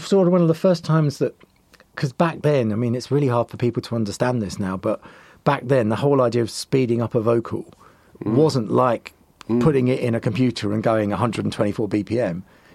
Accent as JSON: {"language": "English", "town": "Southend", "region": "East of England", "country": "United Kingdom", "said": "I'm originally from Southend in Essex, so there's a couple of clubs there."}